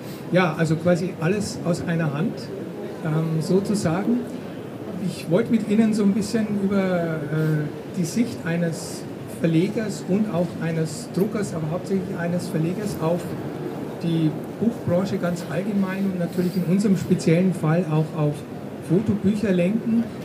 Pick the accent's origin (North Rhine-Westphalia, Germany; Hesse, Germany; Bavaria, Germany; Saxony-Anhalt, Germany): Bavaria, Germany; Regensburg; Also ich bin ja auch Regensburger